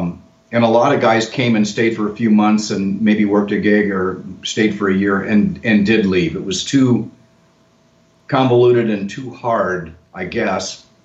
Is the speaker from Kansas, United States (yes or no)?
no; Cedarville, Illinois, United States; I'm from Cedarville, Illinois. It's right at the top of the state near the Wisconsin border. And it's about 50 miles south of Madison, Wisconsin.